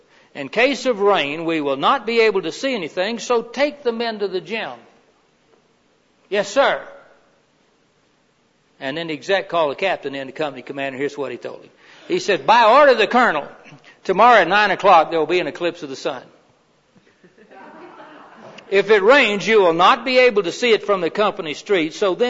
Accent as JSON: {"language": "English", "region": "Maine", "country": "United States", "said": "And you can tell by now I'm from Maine, right?"}